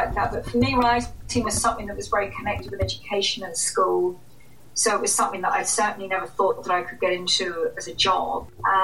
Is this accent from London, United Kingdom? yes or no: yes; London, United Kingdom; accent: English; identifying myself as Irish, even though I grew up in London and have an English accent.